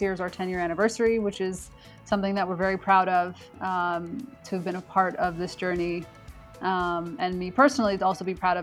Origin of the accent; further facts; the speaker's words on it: United States; a child of Ethiopian immigrants being, you know, born and raised in the United States, I don't think I really ever expected that.